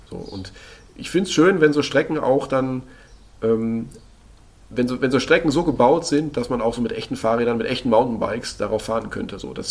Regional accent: Lünen, North Rhine-Westphalia, Germany; born there; now in Bamberg, Germany; Jetzt wohne ich ja in Bamberg, aber als ich dann, meine Geburtsstadt ist Lünen

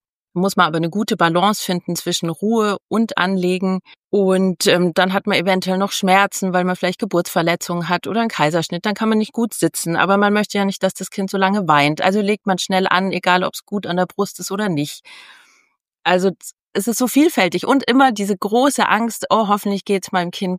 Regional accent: Munich, Bavaria, Germany; ich komme aus München

